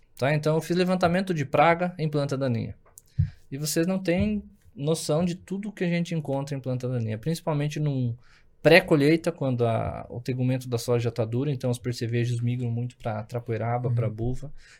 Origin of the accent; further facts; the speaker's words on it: Rio Grande do Sul, Brazil; Eu sou gaúcho, né? E lá no Rio Grande do Sul, agora tem menos, mas tinha muita tal da carreira de cavalo.